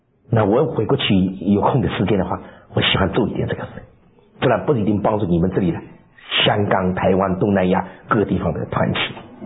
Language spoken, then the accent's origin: Chinese; China; 人家称我们中国人在外国一个 rootless generation， 啊，真的没有根啊，是没有根，没有安全